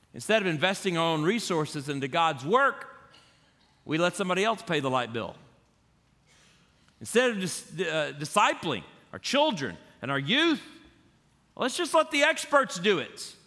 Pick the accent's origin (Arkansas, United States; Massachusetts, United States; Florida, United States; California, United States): Florida, United States; I grew up in Florida, so I love the water. Been around it all my life.